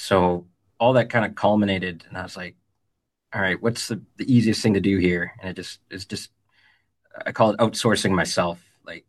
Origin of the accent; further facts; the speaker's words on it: Canada; Like, I'm from Canada and we have a pretty stable power grid